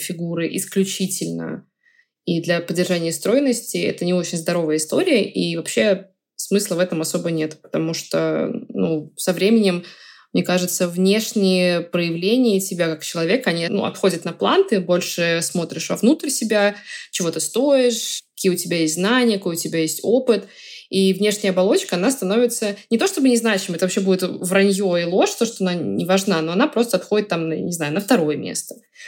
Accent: Amur Oblast, Russia; born there; also born or lived in Stavropol / Saratov; я родилась на Дальнем Востоке, в Амурской области. Жили мы то в Ставрополе, то в Подмосковье, то в Саратове, то еще где-то.

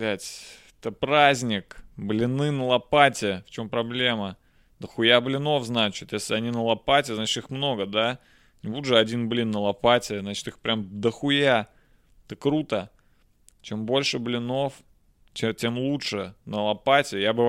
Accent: Nizhny Novgorod, Nizhny Novgorod Oblast, Russia; я, как коренной житель, как уроженец Нижнего Новгорода, я в шоке.

